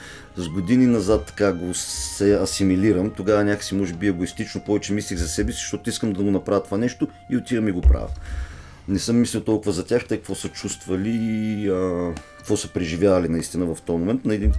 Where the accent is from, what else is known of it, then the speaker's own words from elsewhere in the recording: Plovdiv, Plovdiv Province, Bulgaria; започнах да организирам специфични курсове в Пловдив. Аз съм от Пловдив.